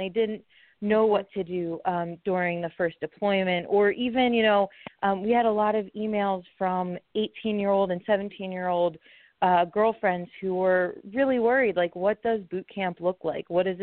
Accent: Pennsylvania, United States; Oh, sure. Yeah, I'm originally from Pennsylvania, actually close to Hershey.

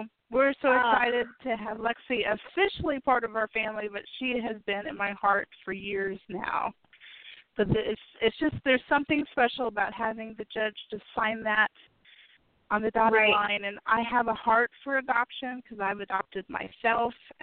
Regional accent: Kansas, United States; We're both Kansas girls. Both from Southeast Kansas.

